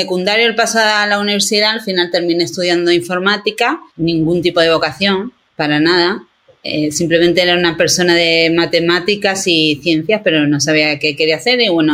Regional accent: Marbella, Andalusia, Spain; moved away as an adult; now in San Francisco, United States; me mudé de Málaga a, bueno, de Marbella, soy de Marbella, a San Francisco, California.

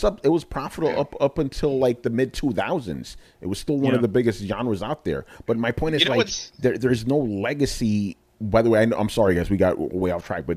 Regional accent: New York, United States; Listen, I'm from New York. I know the difference, okay?

